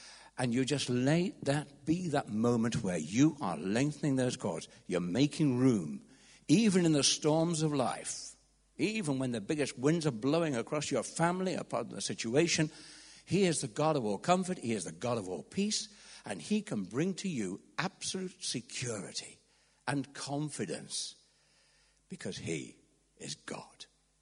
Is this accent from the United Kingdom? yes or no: yes; England, United Kingdom; being an Englishman, of course, who always wears a tie